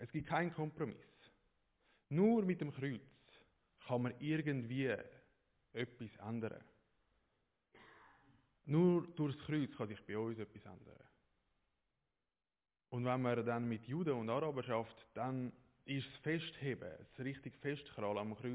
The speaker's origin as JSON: {"language": "German", "country": "Switzerland", "lives_now": "Israel", "said": "Wir sind alle Schweizer, die Heim reden mir Schweizerdeutsch, ich rede Schweizerdeutsch mit meinen Buben, da läuft alles auf Schweizerdeutsch."}